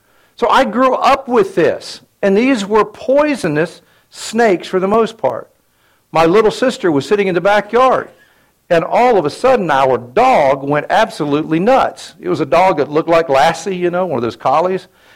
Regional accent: Florida, United States; So when I was a kid, I grew up in Florida.

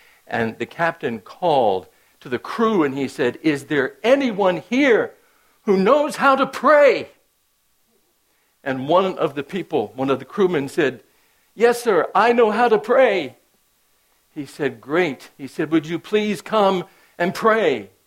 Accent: North Carolina, United States; I think it's because I grew up in North Carolina. We didn't have much snow in North Carolina.

